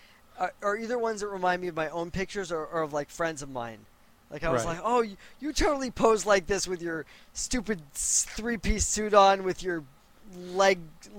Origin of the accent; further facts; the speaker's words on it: New York, United States; When you're a kid growing up on Long Island and every single one of your friends is having a bar or bat mitzvah.